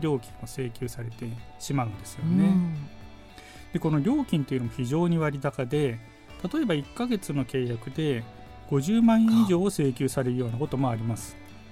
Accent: Nirasaki, Yamanashi, Japan; え、韮崎市の出身です。

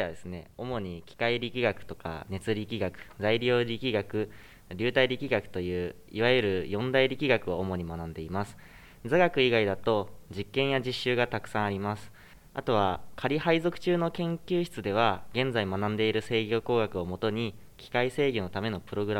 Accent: Toyama, Japan; 富山県ですね。

